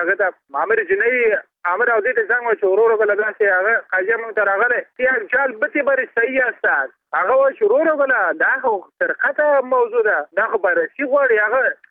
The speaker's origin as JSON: {"language": "Pashto", "region": "Balkh", "country": "Afghanistan", "said": "زه د بلخ ولایت اوسیدونکی یم."}